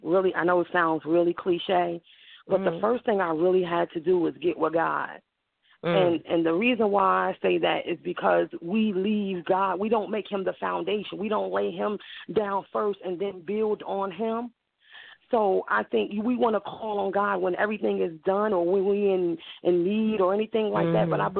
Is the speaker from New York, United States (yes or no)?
no; New Jersey, United States; You know, I came from New Jersey, you know, I was born, you know, in New Jersey, and I come from the projects